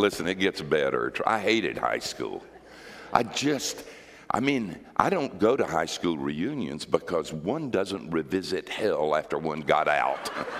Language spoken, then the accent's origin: English; North Carolina, United States; we came back from North Carolina, the mountains, where I grew up, to be in Hurricane Andrew.